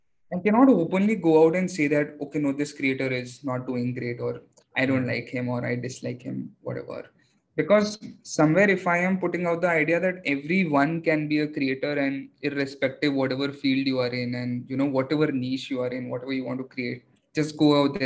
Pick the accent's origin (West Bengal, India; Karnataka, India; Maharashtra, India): Maharashtra, India; Aurangabad; I am born and brought up in Aurangabad. Like my schooling was done in Aurangabad.